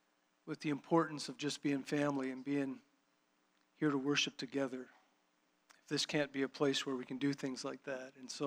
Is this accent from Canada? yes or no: yes; Dauphin, Manitoba, Canada; I'm from Dauphin